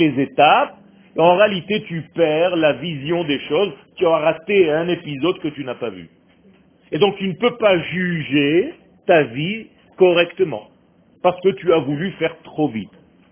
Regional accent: France; now in Israel; On vient de France, on est comme des petits pains gentils.

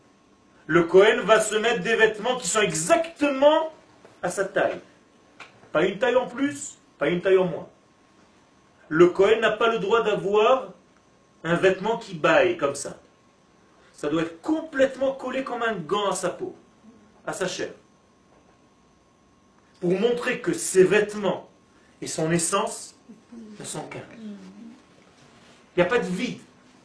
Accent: Israel; born there; first language Hebrew; French is a second language; Je sais que mon français est très sale. Et très pauvre, et malade. Je suis né en Israël et ma langue natale c'est l'hébreu.

